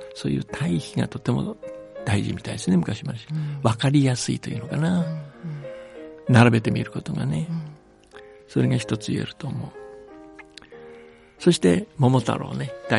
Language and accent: Japanese; China; 僕は中国育ちなんだけど、例えば黄河っていう川の千何百キロか平らなところ流れてるんですね